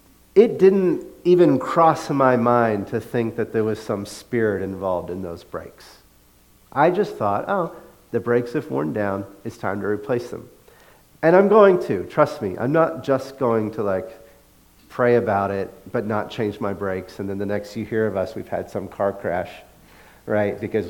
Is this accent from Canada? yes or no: no; the South, United States; And I grew up in the South, and racism kind of takes a different form in the South than it does up here.